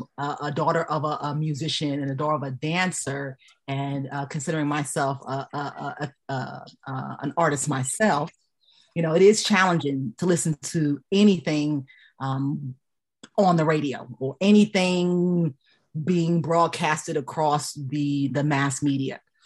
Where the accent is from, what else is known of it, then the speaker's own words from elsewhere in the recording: Bronx, New York, United States; I'm from the Bronx. I'm from where hip hop started.